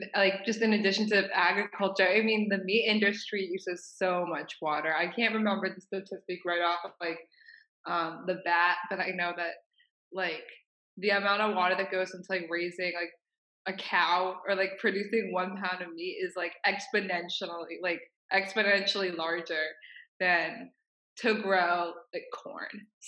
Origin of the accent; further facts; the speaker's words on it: Maine, United States; So I grew up in Maine, and there's this huge lake called Sebago Lake